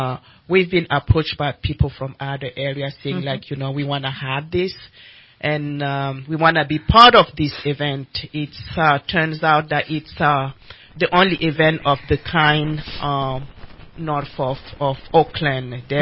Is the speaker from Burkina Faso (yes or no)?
yes; Burkina Faso; Yes, I am from Burkina Faso.